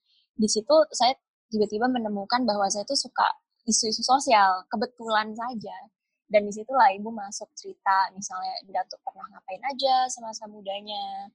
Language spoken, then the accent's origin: Indonesian; Jakarta, Indonesia; Jadi kalau ketika saya sebagai anak Jakarta, teman-teman saya di umur 14-15 tahun tuh udah mencoba untuk nyetir